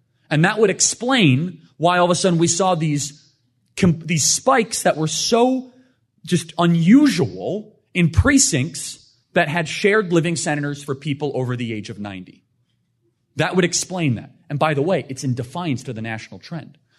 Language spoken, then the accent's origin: English; Illinois, United States; So I'm from Northern Illinois.